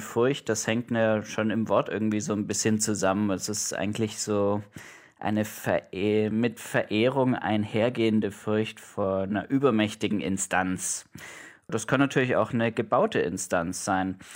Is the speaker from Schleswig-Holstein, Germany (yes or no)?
no; Ulm, Baden-Württemberg, Germany; Ich bin in Ulm aufgewachsen